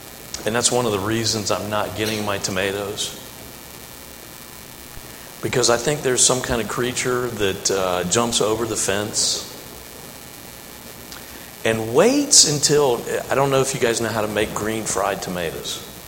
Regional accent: Norfolk, Virginia, United States; I grew up in Norfolk. I don't know how you pronounce it.

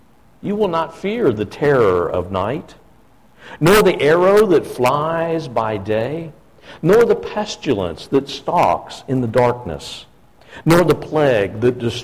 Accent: Chesapeake Bay, United States; Growing up on the Chesapeake Bay, many of you might imagine that hurricanes was something you'd think about all the time.

